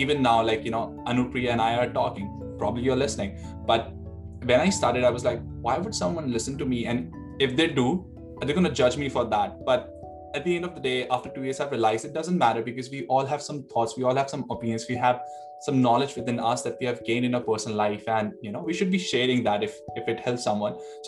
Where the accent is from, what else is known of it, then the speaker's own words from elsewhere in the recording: Delhi, India; moved away as an adult; now in Sydney, Australia; I was born and raised in Delhi, the Dil of India. And in 2019, I decided to pursue my master's in University of Sydney. So I've never been out of India.